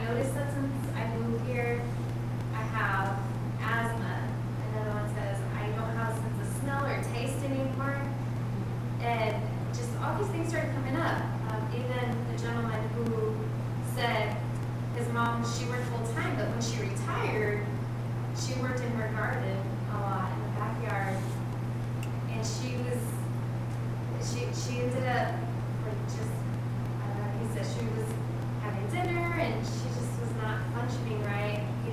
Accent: Kansas City, Kansas, United States; I'm a resident, or I was born and raised in Argentina, which is in KCK, next to the second largest rail yard in the U.S.

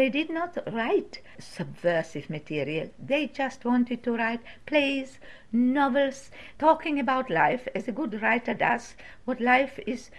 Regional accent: Canada; Mr. Landowski, I know you because you are an actor and I'm from Canada

